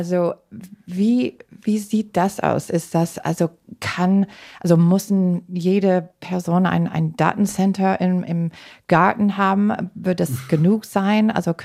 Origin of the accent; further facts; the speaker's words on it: Wisconsin, United States; German is a second language; ich sehe das in meiner Heimatstadt Wisconsin, wie die Einwohner da kämpfen dagegen